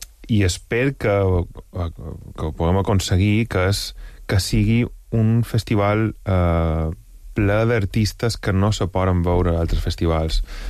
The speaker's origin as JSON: {"language": "Catalan", "town": "Palma", "region": "Balearic Islands", "country": "Spain", "tie": "born or raised there", "said": "jo vaig créixer aquí a Palma"}